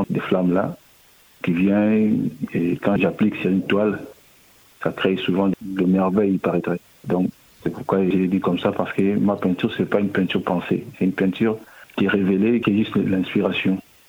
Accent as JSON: {"language": "French", "country": "DR Congo", "moved": "yes", "said": "Et j'ai quitté le Congo en 2017."}